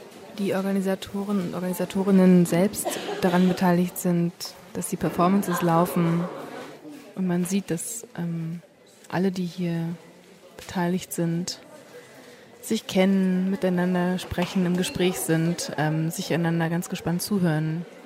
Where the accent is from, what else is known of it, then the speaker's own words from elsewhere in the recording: Germany; born there; In Deutschland.